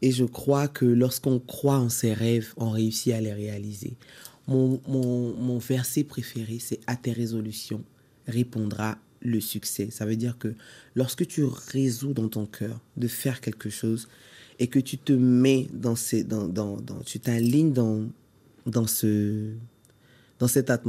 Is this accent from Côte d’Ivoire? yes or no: yes; Côte d’Ivoire; je suis ivoirienne.